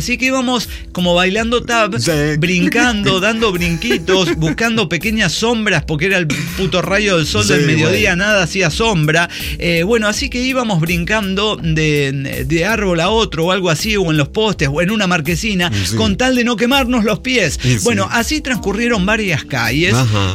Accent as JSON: {"language": "Spanish", "region": "Mexico City", "country": "Mexico", "said": "venimos de la Gustavo Amadero, allá en Chilangolandia"}